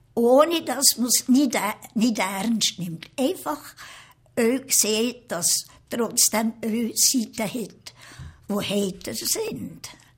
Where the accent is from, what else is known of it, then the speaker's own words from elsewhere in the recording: Valais, Switzerland; Also meine Heimat ist das Wallis.